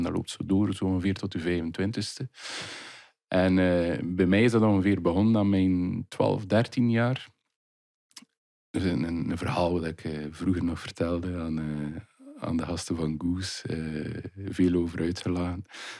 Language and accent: Dutch; Voeren, Flanders, Belgium; want ik kom uit Veuren